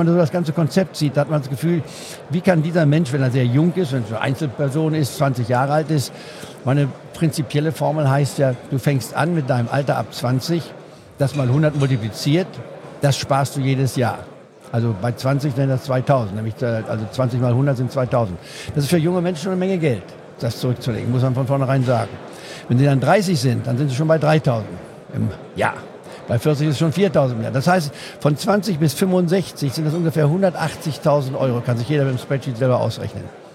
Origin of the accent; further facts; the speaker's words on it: Goslar, Lower Saxony, Germany; in Goslar am Harz, wo ich aufgewachsen bin